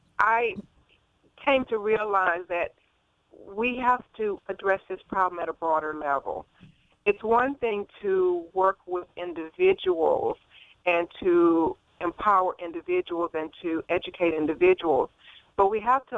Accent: Natchitoches, Louisiana, United States; my birth town, my hometown is not as small as it was when I grew up there. I'm from Natchitoches, Louisiana, which, you know, was fairly rural when I grew up there many years ago.

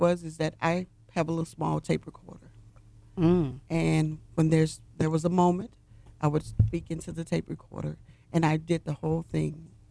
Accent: Monroe, Louisiana, United States; There was a young man in my hometown of Monroe, Louisiana

